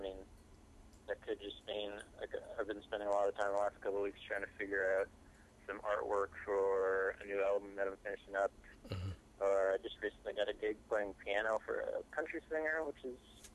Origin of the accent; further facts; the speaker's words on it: Wisconsin, United States; moved away as an adult; I grew up in Wisconsin, and I moved out to Boston with the guys I was playing music with after high school.